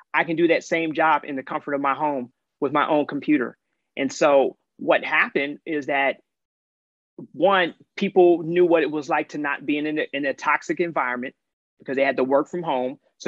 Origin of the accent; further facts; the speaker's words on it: Georgia, United States; what I paid in my townhome, I could have bought a mansion in my hometown in Georgia.